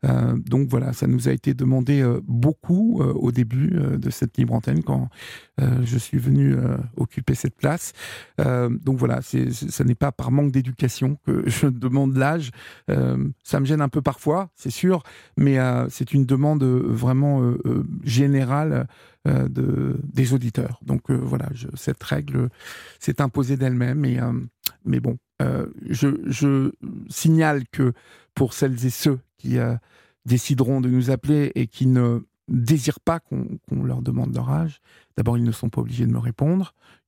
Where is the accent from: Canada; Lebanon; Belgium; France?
France; Évreux, Normandy; Oui, je suis de l'Eure.